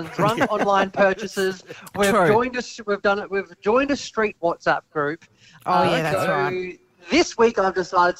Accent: Greensborough, Victoria, Australia; So I grew up in Greensboro, a suburb in Melbourne, and the Diamond Valley Leader was our local paper, right?

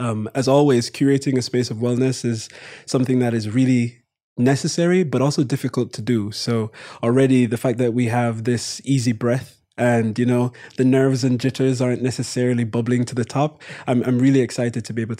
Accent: Jamaica; My mom's from England, but my brother and I, born and raised in Jamaica.

